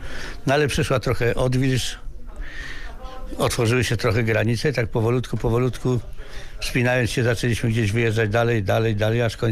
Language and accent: Polish; Krosno, Subcarpathian Voivodeship, Poland; also born or lived in Elbląg; urodziłem się w Elblągu, ale po paru miesiącach ojciec przeniósł się służbowo do Krosna i w Krośnie już spędziłem, do końca technikum spędziłem czas.